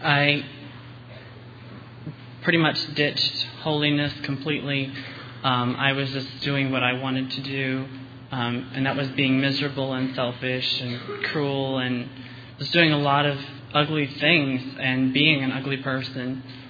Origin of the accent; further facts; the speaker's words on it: Amherst, Virginia, United States; I am from Amherst, Virginia. I attend Day Spring Christian Fellowship.